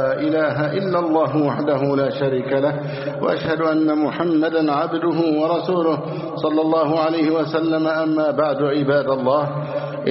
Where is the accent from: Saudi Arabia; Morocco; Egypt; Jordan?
Egypt; اللهم احفظ بلدنا مصر أمنا أمانا، سخاء رخاء